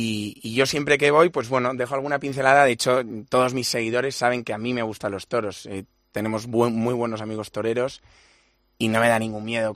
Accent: Alcobendas, Community of Madrid, Spain; Yo soy muy de Alcobendas

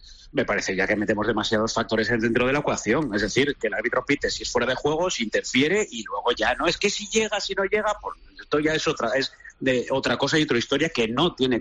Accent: Asturias, Spain; now in Barcelona, Spain; lo que pasa es que yo soy asturiano, ¿sabes?

